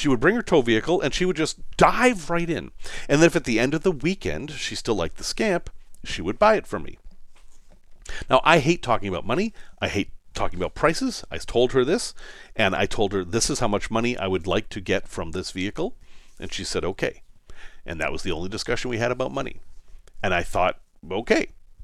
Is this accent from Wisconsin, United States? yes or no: no; Massachusetts, United States; 50 years ago, I was a child growing up in Massachusetts